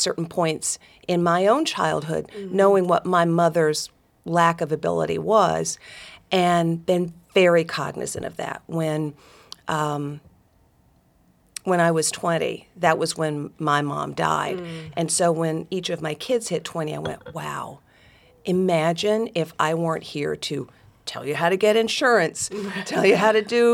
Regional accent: Dalton, Georgia, United States; I'm one of four daughters, grew up in Northwest Georgia. My hometown is Dalton, Georgia, carpet capital of the world.

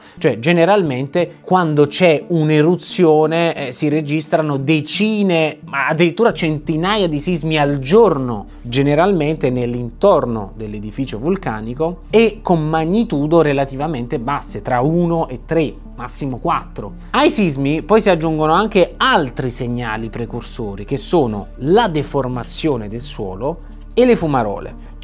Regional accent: Naples, Campania, Italy; e qui lo dico da napoletano e da geologo

